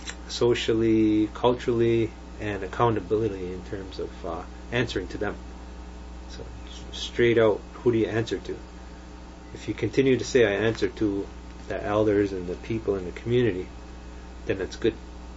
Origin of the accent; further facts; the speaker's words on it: Kahnawake, Quebec, Canada; I'm lucky I'm from Ganawage, where people hold you accountable for what you say and what you